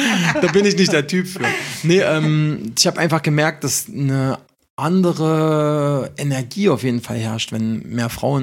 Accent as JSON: {"language": "German", "region": "Saxony", "country": "Germany", "lives_now": "Berlin, Germany", "said": "ja, ich komme aus dem Erzgebirge, was wollen sie denn reinmachen?"}